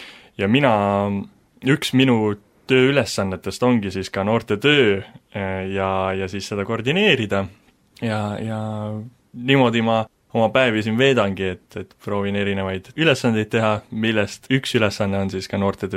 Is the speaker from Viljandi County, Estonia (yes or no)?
yes; Tarvastu, Viljandi County, Estonia; ma sündisin üldse Tarvastus, või noh, ma sündisin Viljandis, aga siis elasime Tarvastus. See on siis jah, Viljandist selline äkki mingi 20 minutiline tee.